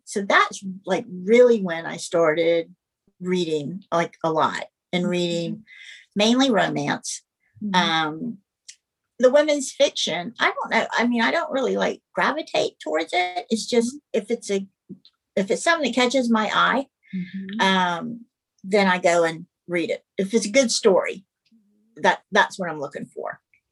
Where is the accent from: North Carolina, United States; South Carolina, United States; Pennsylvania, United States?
South Carolina, United States; Charleston; Well, I am from Charleston, South Carolina, born and raised, and I still live here.